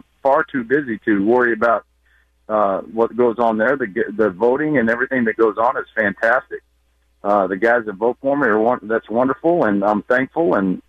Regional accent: Houston, Texas, United States; when I came home and retired and came out of retirement, pitched for my hometown team, the Astros

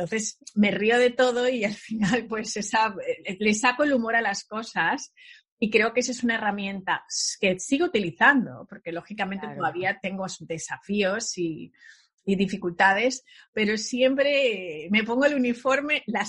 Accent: Spain; sí, soy española, pero también soy africana y también soy americana. Y al final digo, y también soy del mundo porque he estado en muchos países

